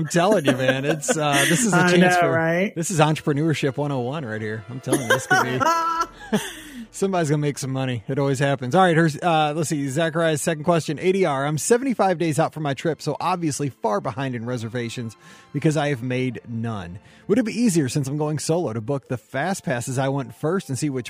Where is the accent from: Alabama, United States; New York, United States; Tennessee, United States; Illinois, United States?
Tennessee, United States; Nashville; now in Memphis, United States; I was raised in Nashville to be a hardcore Predators fan